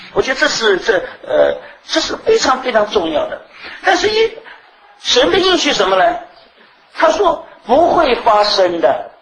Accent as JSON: {"language": "Chinese", "country": "China", "said": "我是中国人，干嘛去读以色列历史？"}